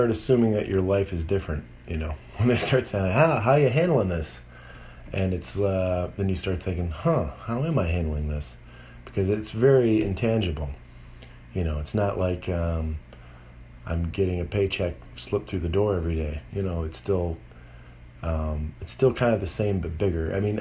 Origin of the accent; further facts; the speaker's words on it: Detroit, Michigan, United States; kind of in a weird way being kind of a minority growing up in Detroit